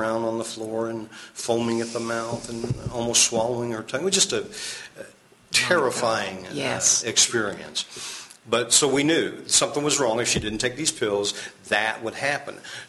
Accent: Evansville, Indiana, United States; In Evansville. I have lived on every side of town. East side, west side, south side.

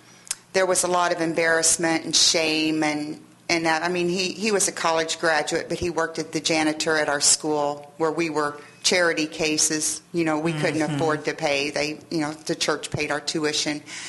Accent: Henderson, Kentucky, United States; I grew up in Henderson. I went to grade school and high school in Henderson and college in Owensboro.

